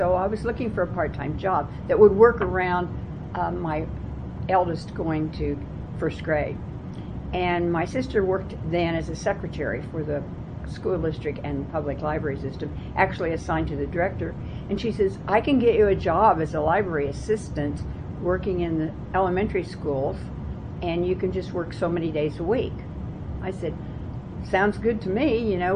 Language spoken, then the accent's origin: English; Kansas City, Kansas, United States; My friends and I grew up at 13th and Quindaro, which now everybody shudders when they hear that address.